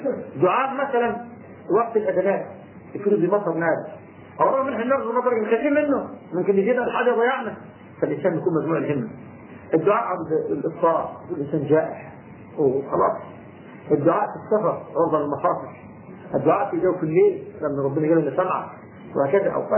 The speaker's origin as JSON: {"language": "Arabic", "country": "Egypt", "said": "جماعتنا المصريين قدرنا احنا مصريين"}